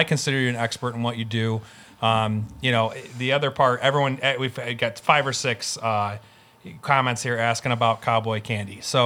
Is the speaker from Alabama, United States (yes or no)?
no; New York, United States; we got a couple of listeners in New York, my home state. Okay. And so all you New Yorkers out there, and you got nothing to do right now. I know, because I'm from there